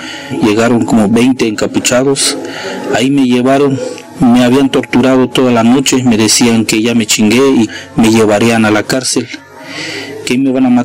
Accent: Chiapas, Mexico; first language Tzotzil; Spanish is a second language; soy originario de San Juan Cholula, indígena. Mi lengua materna es tzotzil.

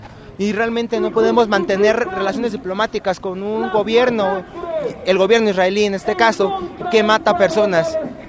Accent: Mexico; Nosotros lo único que podemos hacer como mexicanos es impulsar al gobierno

